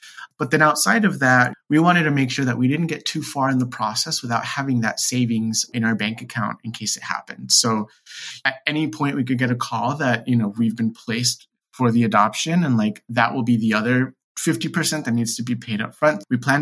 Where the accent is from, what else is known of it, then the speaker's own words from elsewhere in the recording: Texas, United States; being a gay man growing up in Texas, like in high school, I was like, oh, I'm never going to be a dad.